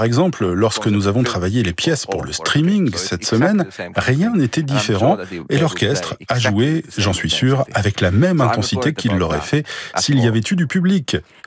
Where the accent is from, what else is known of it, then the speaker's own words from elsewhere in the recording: Finland; c'est d'ailleurs un concert chez moi, en Finlande.